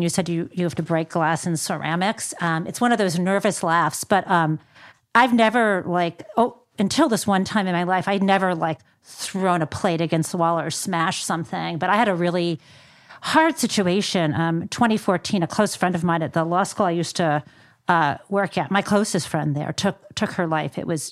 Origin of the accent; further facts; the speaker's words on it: Michigan, United States; because I'm from Michigan, as I mentioned